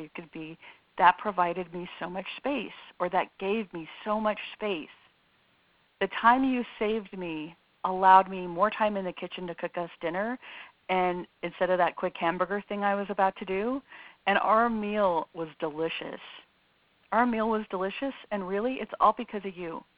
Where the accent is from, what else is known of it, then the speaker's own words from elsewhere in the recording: San Francisco, California, United States; I'm from San Francisco, so we can just wear black here.